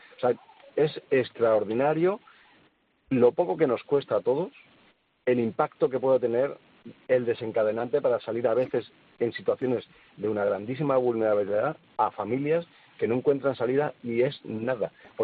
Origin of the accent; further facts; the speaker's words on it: Valencian Community, Spain; yo soy de la Comunidad Valenciana, tierra de la paella, tierra del arroz